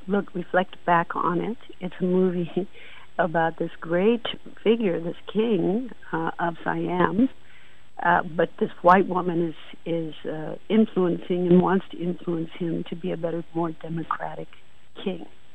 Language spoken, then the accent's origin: English; California, United States; also born or lived in Idaho / Ogden, Utah; we were in first in Idaho, and then we moved to Ogden, Utah, where he got a job. We're originally from California.